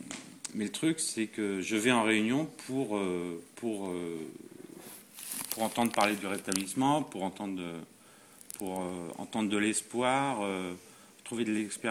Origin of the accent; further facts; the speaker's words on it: Paris, Île-de-France, France; Je suis originaire de Paris, mais je suis parti